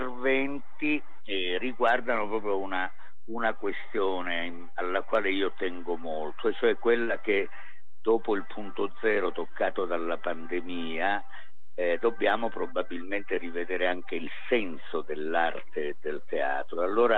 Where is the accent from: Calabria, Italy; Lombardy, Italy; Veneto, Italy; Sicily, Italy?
Calabria, Italy; moved away as an adult; now in Florence, Italy; Io, sai, ho vissuto 18 anni in Calabria e 45 a Firenze, quindi devo capire qual è davvero la mia terra, no?